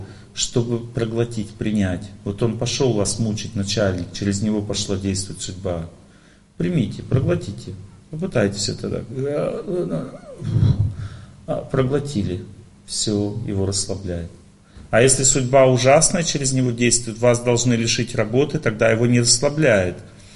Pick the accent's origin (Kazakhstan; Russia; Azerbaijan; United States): Russia; Tolyatti, Samara Oblast; Ну, ему надо было взять, сделать в Тольятти, съездить, а мы из Тольятти, сделать загранпаспорт.